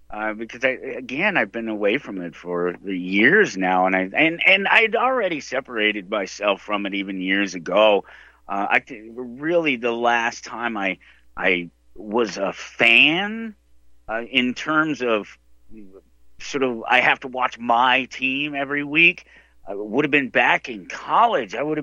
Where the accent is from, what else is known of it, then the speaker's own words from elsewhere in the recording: Denver, Colorado, United States; because I come from a football town. I'm from Denver, and I'm from the 70s and 80s